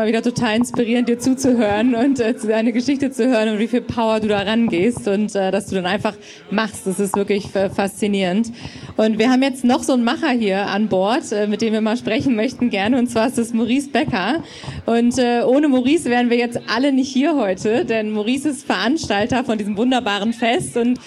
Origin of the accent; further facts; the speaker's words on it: Hamburg, Germany; Also wir kommen aus Hamburg